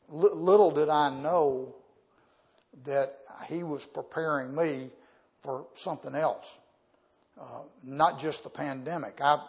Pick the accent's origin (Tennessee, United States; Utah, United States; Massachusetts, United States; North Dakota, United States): Tennessee, United States; Whitehaven; I grew up in Whitehaven.